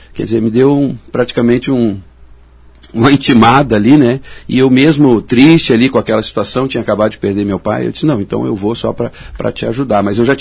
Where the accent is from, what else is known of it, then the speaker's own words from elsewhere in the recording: Porto Alegre, Rio Grande do Sul, Brazil; now in Caxias do Sul, Brazil; tenho 47 anos, sou natural de Porto Alegre, estou em Caxias há praticamente 17 anos.